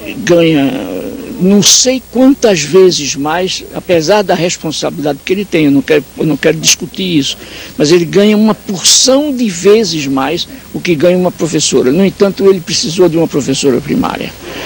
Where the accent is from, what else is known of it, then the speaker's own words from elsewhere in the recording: Brazil; Eu me sinto como brasileiro insultado.